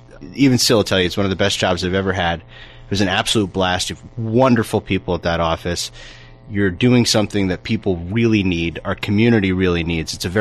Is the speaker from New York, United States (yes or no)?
yes; Wappingers Falls, New York, United States; also born or lived in Manhattan; So I grew up in Dutchess County. I'm from Wappingers. I went to St. Columba and Lourdes growing up, NYU for undergrad. I spent about 10 years in Manhattan.